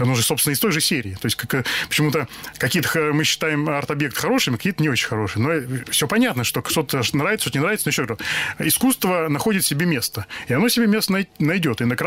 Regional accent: Vladimir Oblast, Russia; born there; also born or lived in Perm Krai; now in Moscow, Russia; Родился в Владимирской области, значит, получал образование и начинал карьеру в Нижегородской области. Вот. Семья у меня живет сейчас в Москве. Вот я живу в Москве.

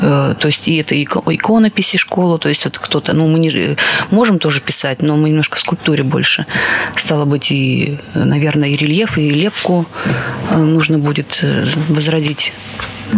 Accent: Kudymkar, Perm Krai, Russia; потому что я с Кудымкара

